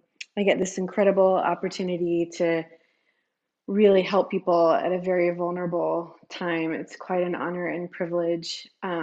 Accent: North Carolina, United States; now in Seattle, United States; if you'd ever told me growing up in North Carolina that I would end up in Seattle, I would have told you were crazy.

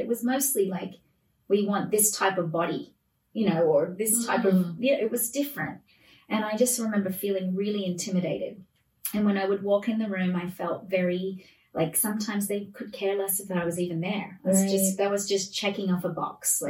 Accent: Australia; accent: Australian; I had a manager who was very adamant about me not doing my Australian accent.

